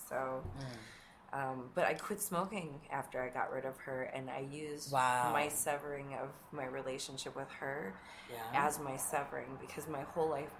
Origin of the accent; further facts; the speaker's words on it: Wisconsin, United States; also born or lived in Philadelphia / New Orleans / Los Angeles; now in New York, United States; No, I came from Philadelphia. I'm originally from Wisconsin, though.